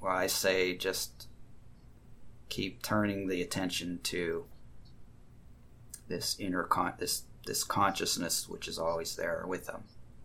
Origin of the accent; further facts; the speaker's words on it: United States; I was raised a certain way. I grew up in the United States. I have an ethnic background.